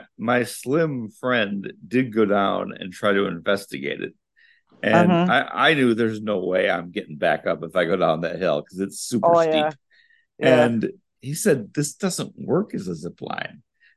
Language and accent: English; Fond du Lac, Wisconsin, United States; I'm from Milwaukee. I'm not from Milwaukee. I'm from rural Fond du Lac